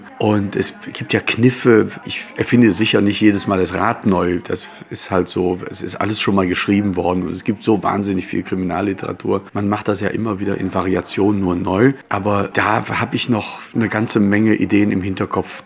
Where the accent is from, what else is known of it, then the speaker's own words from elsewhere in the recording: Germany; ich bin Krimi-Autor. Ich komme aus Deutschland und zwar aus der Eifel. Das ist ein ganz unbescholtenes Fleckchen im Westen Deutschlands, nahe der luxemburgisch-belgischen Grenze.